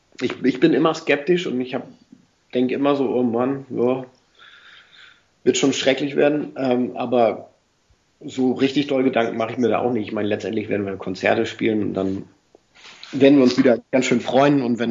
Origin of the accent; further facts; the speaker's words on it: Schleswig-Holstein, Germany; ich komme aus einem Landstrich, in dem Radio quasi durchaus als Bestrafung angesehen werden kann. Bei uns in Schleswig-Holstein gibt es NDR 2